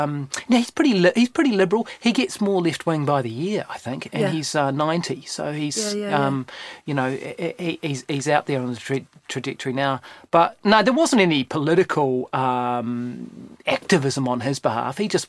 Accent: Christchurch, Canterbury, New Zealand; I was from Christchurch.

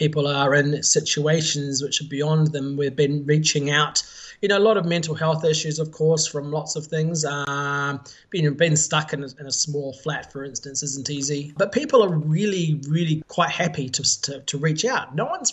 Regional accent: New Zealand; now in Poland; as soon as they hear I'm from New Zealand, then it's a bit different

